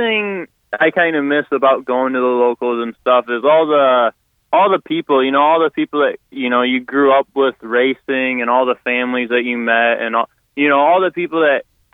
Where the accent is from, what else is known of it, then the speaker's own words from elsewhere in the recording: Sterling, Illinois, United States; Yep, I'm from Sterling, Illinois.